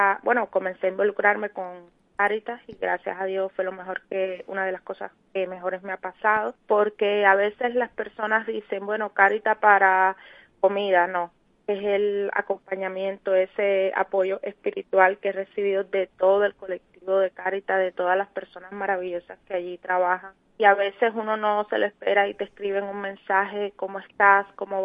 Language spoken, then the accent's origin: Spanish; Cuba; now in Spain; yo soy cubana y vine a España con la esperanza de tener una vida mejor